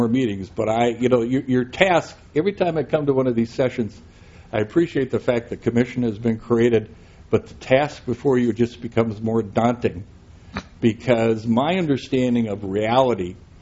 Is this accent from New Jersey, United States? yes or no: no; Montana, United States; We have some terminology that I learned growing up in Montana that I cannot use in polite settings.